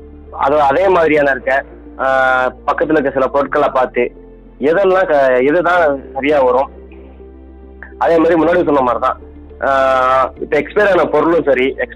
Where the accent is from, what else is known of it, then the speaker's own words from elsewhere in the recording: Erode, Tamil Nadu, India; என்னோட சொந்த ஊர் ஈரோடு.